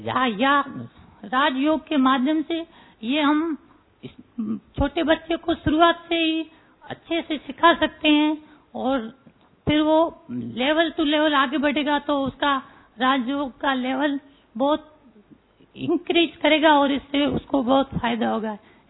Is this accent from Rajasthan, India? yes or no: yes; Jaipur, Rajasthan, India; जयपुर से आया हूँ।